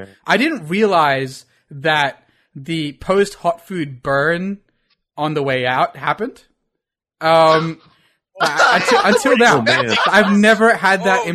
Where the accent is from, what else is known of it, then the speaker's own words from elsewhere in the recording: India; Again, being Indian, I'm like, okay, if there's anyone who can do this on this table, because my friends are like two Chinese dudes, me and a Hungarian dude.